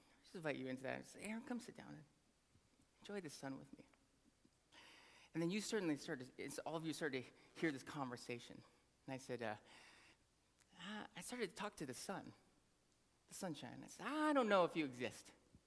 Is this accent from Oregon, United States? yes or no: yes; Portland, Oregon, United States; I grew up in Portland. Born and raised. Born up on the hill at OHSU. So it doesn't get more Oregonian than that. And because I'm an Oregonian, I actually love the rain.